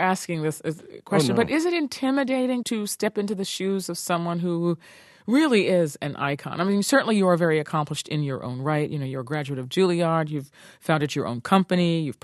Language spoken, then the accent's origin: English; New York City, New York, United States; broadcasting from New York today, my hometown.